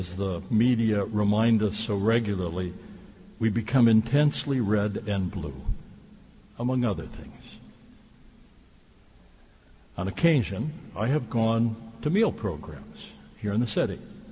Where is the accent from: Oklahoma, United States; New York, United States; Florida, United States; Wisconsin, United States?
Wisconsin, United States; Racine; However, I grew up in Racine